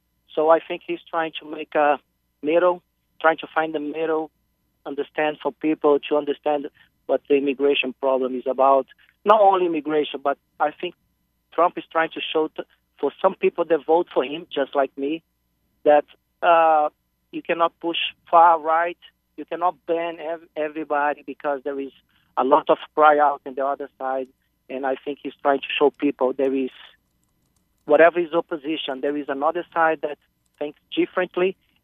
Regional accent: Brazil; now in Boston, United States; I'm from Brazil, but I'm living in Boston right now.

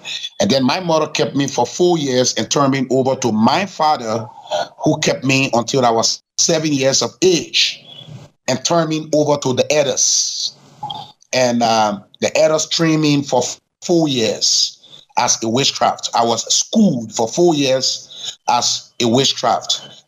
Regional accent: Liberia; Well, my father was supposed to be the priest from the Crown tribe. I am from the sect of the Crown tribe called Chukon.

